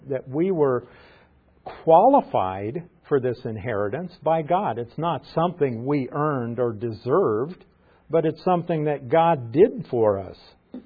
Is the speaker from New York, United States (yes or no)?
no; Nebraska, United States; I'm from Nebraska, so I use Warren Buffett as an example. Everybody in Nebraska knows who he is